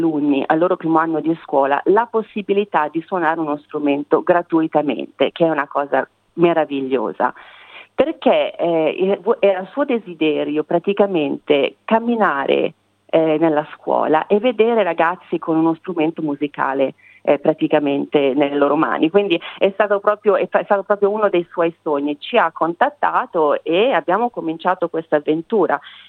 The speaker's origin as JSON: {"language": "Italian", "town": "Albizzate", "region": "Lombardy", "country": "Italy", "tie": "born or raised there", "lives_now": "Sydney, Australia", "said": "io sono di Varese, sono cresciuta ad Albizzate"}